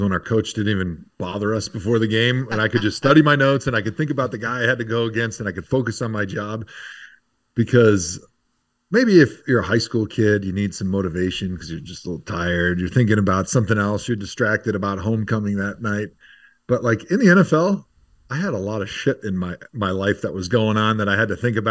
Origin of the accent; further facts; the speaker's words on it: Wisconsin, United States; we just didn't really have that experience growing up in Wisconsin like kids do growing up and playing in any city in Texas